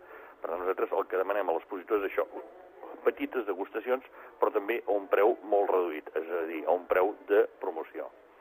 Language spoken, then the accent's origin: Catalan; Girona, Catalonia, Spain; Bé, nosaltres som gironins.